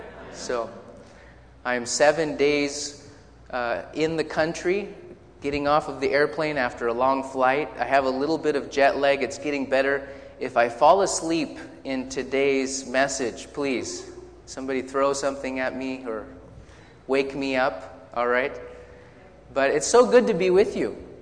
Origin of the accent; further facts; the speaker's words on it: Uganda; I'm a missionary from Uganda.